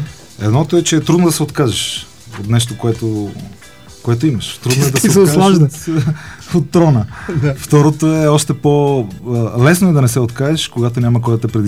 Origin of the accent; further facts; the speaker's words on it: Sofia City, Bulgaria; born there; Роден съм до Герана.